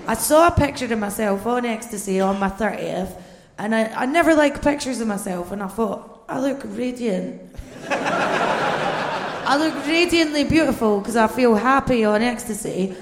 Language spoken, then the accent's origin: English; Bathgate, Scotland, United Kingdom; now in London, United Kingdom; Bathgate. Yeah, not Glasgow.